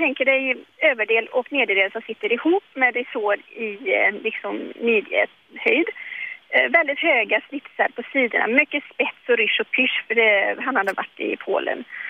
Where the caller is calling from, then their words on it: Trollhättan, Västra Götaland County, Sweden; Hej, trevligt, jag är från Trollhättan.